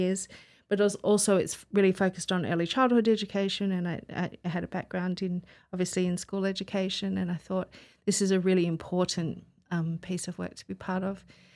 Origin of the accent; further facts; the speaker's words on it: Australia; also born or lived in Manchester, United Kingdom; now in Oxford, United Kingdom; And... when I was one, my family emigrated to Australia for my dad's work. So we found ourselves in Australia. I did all my education in Australia, had a beautiful childhood